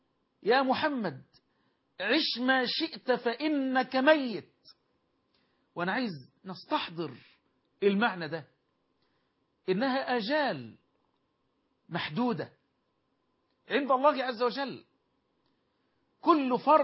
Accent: Egypt; بلدنا مصر

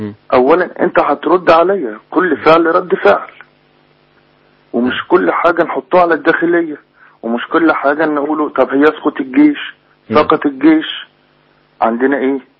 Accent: Beheira, Egypt; أنا من البحيرة كان عندنا يعني إحنا على الخط الساحلي كذا شركة بتروجيت والسماد والأوراق الأهلية

